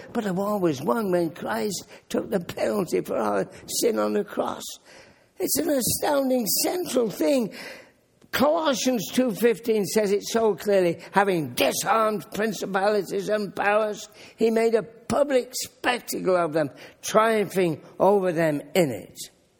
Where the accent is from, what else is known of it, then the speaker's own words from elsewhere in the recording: United Kingdom; I grew up in Britain in the Second World War. I was just young.